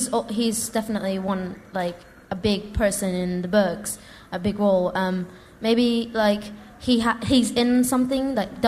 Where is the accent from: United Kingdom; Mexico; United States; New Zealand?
United Kingdom; London; I'm from West London.